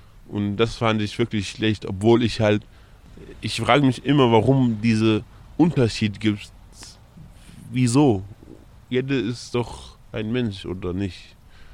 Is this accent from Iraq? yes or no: yes; Iraq; German is a second language; now in Erfurt, Germany; Ich komme aus dem Irak und ich wohne seit 5 Jahren in Erfurt.